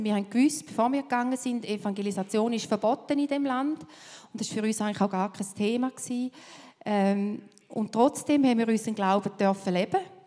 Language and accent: German; Switzerland; Also nicht nur als Schweizer, sondern einfach wirklich als Ausländer.